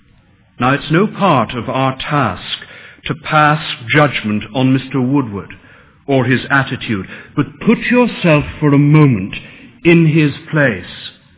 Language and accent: English; Londonderry, Northern Ireland, United Kingdom; moved away; I've never met him, although we're both from Londonderry. I've passed his home often. We're probably about the same age, but our lives have gone in very different directions. We both came to London at the beginning of the 70s